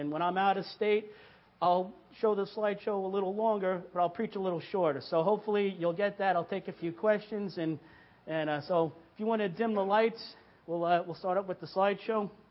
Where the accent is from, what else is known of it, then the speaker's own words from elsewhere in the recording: Long Island, New York, United States; born and bred Long Islander, lived there my whole life.